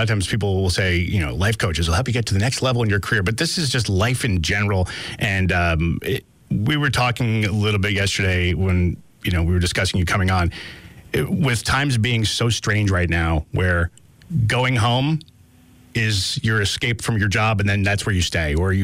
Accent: Bridgewater, New Jersey, United States; He's from my hometown, Bridgewater, New Jersey.

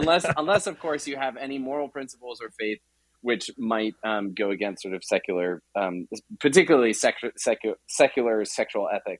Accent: Canada; Of course, you have of course successfully ooted me out as a Canadian.

